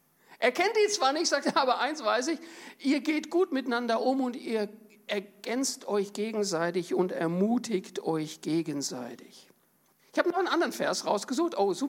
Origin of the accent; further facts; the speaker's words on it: Germany; Wir sind als Deutsche, um mal nochmal da anzusetzen, wir sind bekannt dafür, dass wir ein sehr ausgeprägtes analytisches Denken haben.